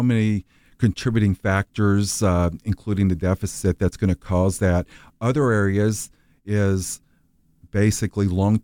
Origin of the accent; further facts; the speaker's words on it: Missouri, United States; I'm originally from Missouri, Southeast Missouri, from a small farming community.